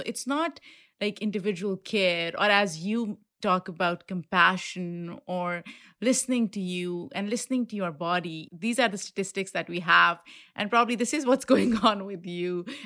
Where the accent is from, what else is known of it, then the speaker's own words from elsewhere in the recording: Pakistan; coming from a culture that I grew up in Pakistan, we don't talk about sex.